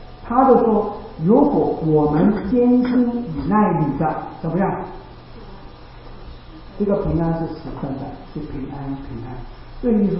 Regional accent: Chaozhou, Guangdong, China; 我是潮州人，就比较一样了。

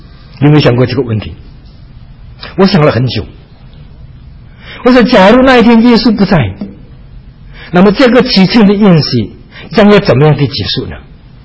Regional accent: China; 因为身为中国人，还是想吃饭吃得饱

